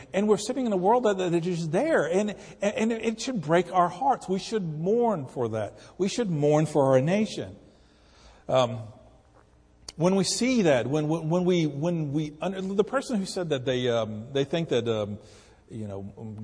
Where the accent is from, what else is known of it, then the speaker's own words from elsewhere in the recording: United States; You know, I'm an American. I'm here in this nation. This is my nation.